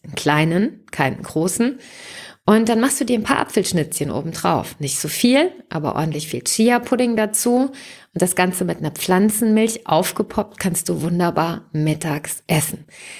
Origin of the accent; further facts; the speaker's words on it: Hesse, Germany; Bei uns in Hessen sagt man ja Göksche